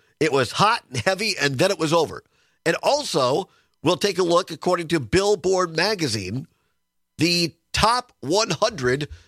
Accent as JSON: {"language": "English", "town": "Richland Center", "region": "Wisconsin", "country": "United States", "tie": "born or raised there", "said": "Did you go to the mall back in the 70s and 80s? It was a big thing for us. We come in from Richland Center and, ooh, get to have a Hot Sam."}